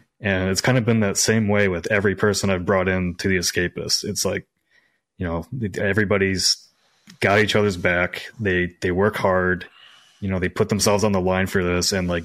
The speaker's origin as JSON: {"language": "English", "region": "Midwest", "country": "United States", "said": "Like, I came from the Midwest. Like, I didn't have connections in the games industry."}